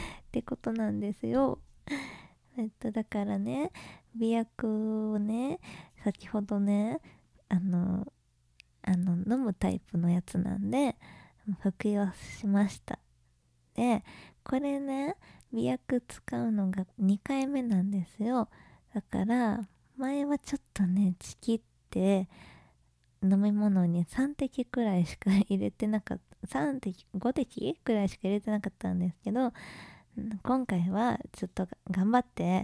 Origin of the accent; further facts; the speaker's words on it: Kanagawa, Japan; 私は神奈川県出身です。で、年は20代前半です。